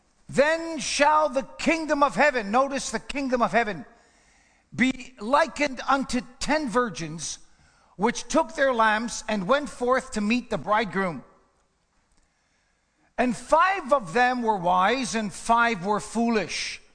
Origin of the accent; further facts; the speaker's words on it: Canada; I like the snow. I'm a Canadian. Remember that, man.